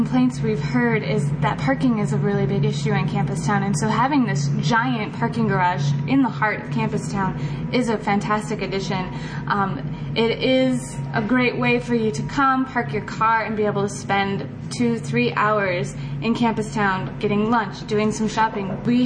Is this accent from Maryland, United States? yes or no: no; Iowa, United States; And I'm actually from Central Iowa, so it was fun to come back to my roots.